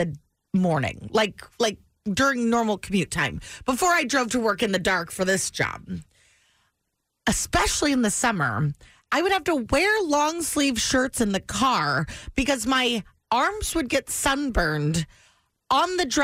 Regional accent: Sacramento, California, United States; Born and raised in Sacramento. It's very important for people to know. Proud of my city.

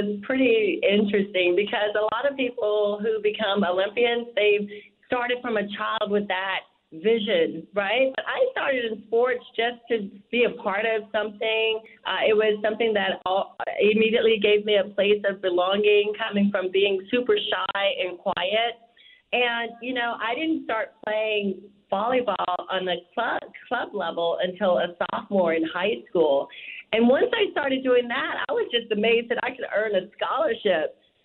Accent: Baton Rouge, Louisiana, United States; Well, I'm from Baton Rouge.

